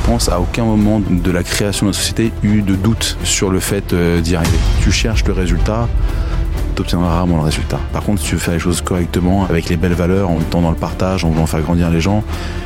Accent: Paris, Île-de-France, France; Alors, j'ai grandi à Paris déjà. J'ai eu une enfance heureuse.

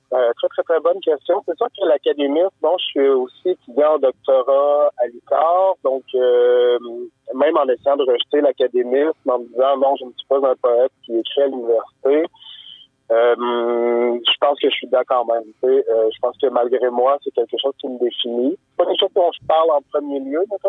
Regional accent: Windsor, Quebec, Canada; J'ai grandi à Windsor, qui est une ville assez industrielle avec la Domtar.

